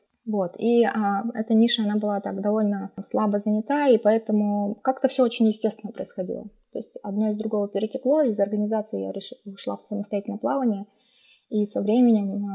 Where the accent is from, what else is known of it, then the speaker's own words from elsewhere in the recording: Elista, Kalmykia, Russia; Да, я родилась и выросла в Элисте. Лишь только на период получения высшего образования я уезжала из Калмыкии.